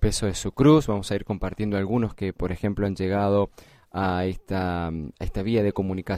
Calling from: Tucumán, Argentina; de Tucumán.

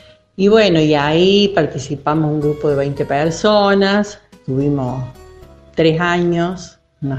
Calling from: Berrotarán, Córdoba, Argentina; de Berrotarán

